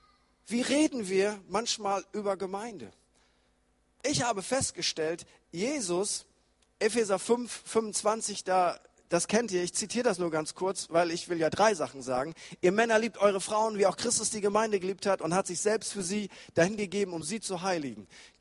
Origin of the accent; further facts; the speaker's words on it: Northern Germany, Germany; Aber als Norddeutscher ist ein Jo auch für mich okay.